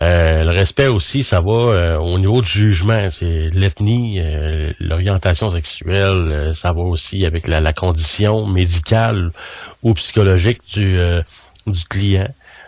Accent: Sherbrooke, Quebec, Canada; Tu sais, j'étais de Sherbrooke, même un petit peu plus loin, là, dans la région de Cookshire

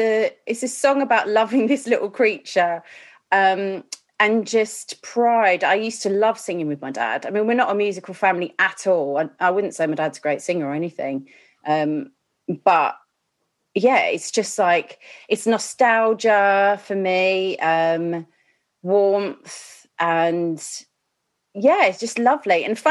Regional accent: Chingford, London, United Kingdom; now in Broxbourne, United Kingdom; It was very sort of it's a very conservative town, I suppose. Not really a lot for kids to do.

